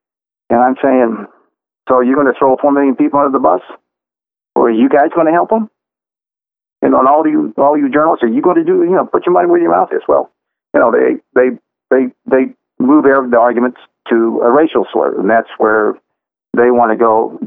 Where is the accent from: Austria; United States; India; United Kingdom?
United States; Texas; I'm Native American. I'm Polynesian, but I'm brown skinned, and part of my former years were in the South in Texas, and I was a brown-skinned, fat, nice kid